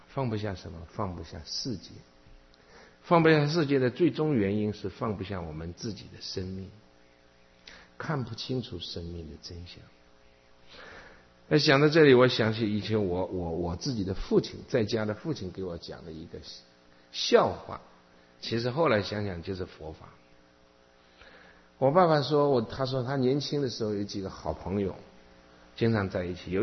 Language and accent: Chinese; Zhejiang, China; 因为我是南方人啊，大陆的南方人，浙江人，那每个地方都有房子后面就有一条河流，河上很多自己都有一个小船